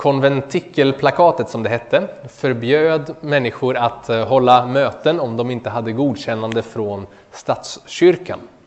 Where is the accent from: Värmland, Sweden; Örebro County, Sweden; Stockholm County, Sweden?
Örebro County, Sweden; Örebro; Det är precis utanför mitt barndomshem. Där jag kommer ifrån, utanför Örebro.